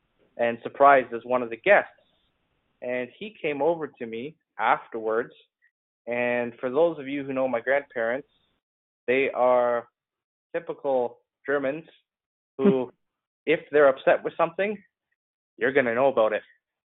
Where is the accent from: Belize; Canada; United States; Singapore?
Canada; I am New Apostolic and I'm from Canada.